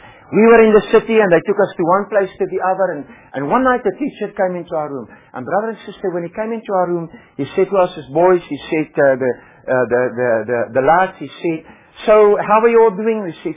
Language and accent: English; Free State, South Africa; I was born and brought up in Africa, and brother and sister, when we were brought up in Africa, the first 15 years of our lives, we were desperately poor. We were brought up in the Orange Free State in Southern Africa.